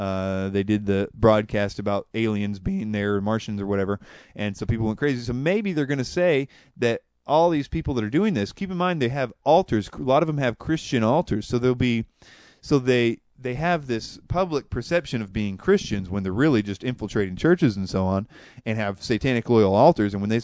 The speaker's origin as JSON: {"language": "English", "country": "United States", "said": "And I am an American, and I agree that we shall worship the way we choose"}